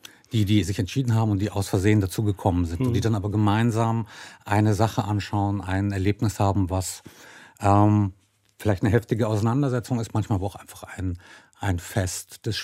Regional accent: Italy; now in Germany; deswegen hatte ich eine sehr, sehr glückliche und sehr, sehr schöne Zeit in Italien als Kind.

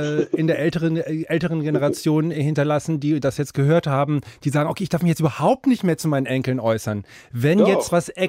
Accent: Berlin, Germany; ich komme aus Berlin

